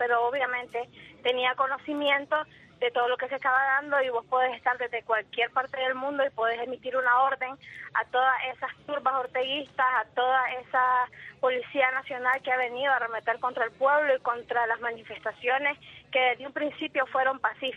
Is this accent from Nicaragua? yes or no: yes; Nicaragua; que no nos benefician a nosotros como nicaragüenses